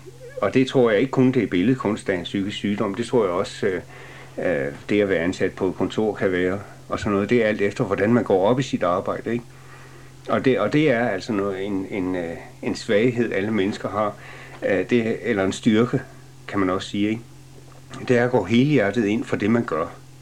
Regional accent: North Denmark Region, Denmark; born there; nu er jeg født i Thy, og det er ligesom, jeg aldrig rigtig har kunnet løsrive mig fra området her.

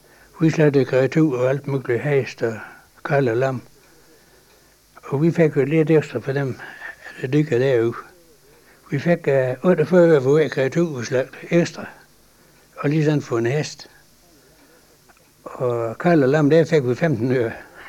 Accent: Nors, North Denmark Region, Denmark; born there; Ja, jeg er født i Hyllerød i Nors.

